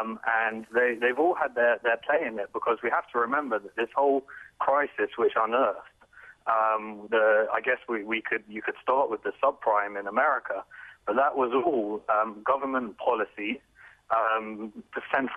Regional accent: United Kingdom; We're, as the British public, and I guess the world, are really not getting surprised.

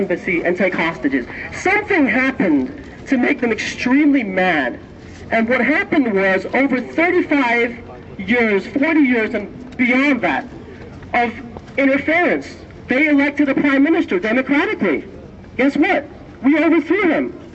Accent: England, United Kingdom; also born or lived in Pakistan; now in United States; I grew up in England. I lived in Pakistan for about 5 years, then I moved here.

